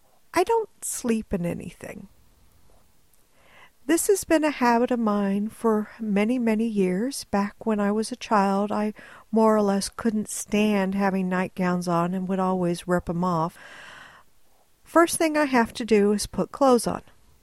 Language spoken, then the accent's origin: English; Texas, United States; also born or lived in Southwest; I grew up in Texas, mostly. We moved around a lot in Texas, but I mostly lived in the Southwest, so I wasn't acclimated to this kind of weather.